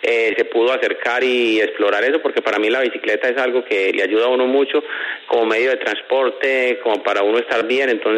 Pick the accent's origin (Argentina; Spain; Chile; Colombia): Colombia; yo como amigo, como colombiano